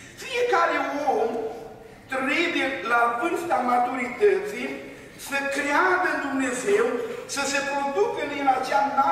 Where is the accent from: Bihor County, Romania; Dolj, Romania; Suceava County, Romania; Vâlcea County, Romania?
Suceava County, Romania; Suceava; eram într-un troleibuz în orașul Suceava, eu sunt din Suceava